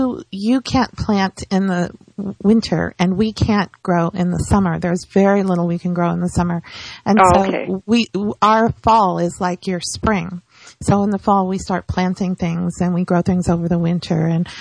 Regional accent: California, United States; now in Florida, United States; because I'm from Northern California, where people cook more than people cook here.

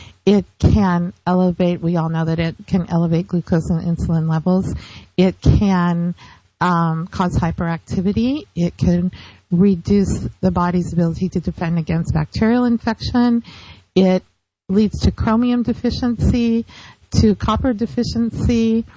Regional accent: California, United States; In California.

